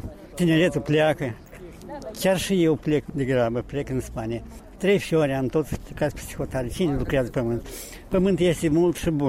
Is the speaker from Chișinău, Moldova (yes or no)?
no; Transnistria, Moldova; Eu sunt originar din Transnistria.